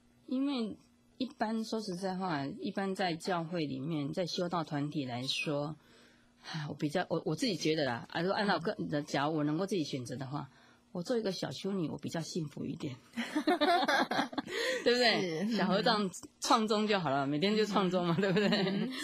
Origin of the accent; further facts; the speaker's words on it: Taiwan; 就是因为我们是土生土长台湾人嘛